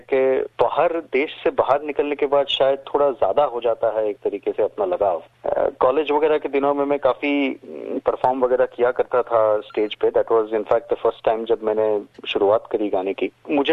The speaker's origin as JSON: {"language": "Hindi", "town": "Mumbai", "region": "Maharashtra", "country": "India", "tie": "born or raised there", "first_language": "Kannada", "second_language": "Hindi", "moved": "yes", "lives_now": "Australia", "said": "मेरे माता पिता कर्नाटक से आते हैं। सेंट्रल कर्नाटका में राणे बेलूर करके एक जगह है, वहां से आते हैं। पर मैं और मेरी दीदी, हम पूरी तरह बॉम्बे में ही पले बड़े हैं, पर घर में कन्नड़ा ही बोलते हैं, तो थोड़ा कल्चरली टच है कर्नाटका का।"}